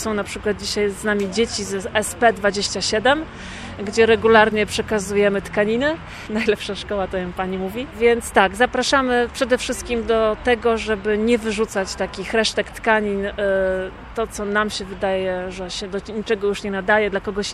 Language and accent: Polish; Gdańsk, Pomeranian Voivodeship, Poland; bo nie przedstawiłam się, jestem babą z Wrzeszcza